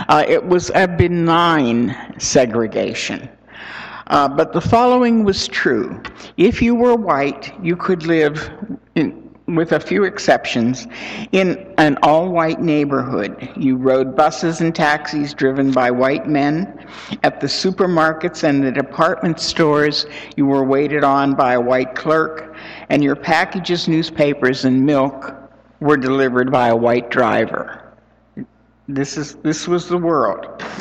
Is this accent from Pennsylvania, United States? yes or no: yes; Pittsburgh, Pennsylvania, United States; now in Seattle, United States; The A&P, no longer a Seattle presence, was the supermarket I grew up with in Pittsburgh.